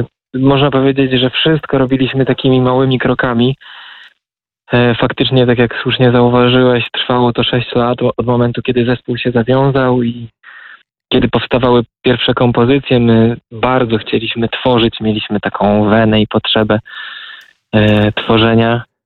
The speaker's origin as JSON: {"language": "Polish", "town": "Zamość", "region": "Lublin Voivodeship", "country": "Poland", "tie": "born or raised there", "said": "jestem urodziłem się i wychowałem w Zamościu, a swoje pierwsze studia licencjackie robiłem na UMCS-ie."}